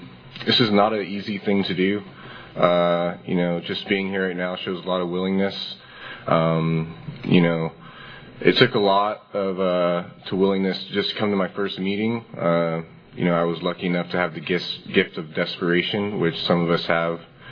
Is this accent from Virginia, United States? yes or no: no; California, United States; I grew up in Northern California.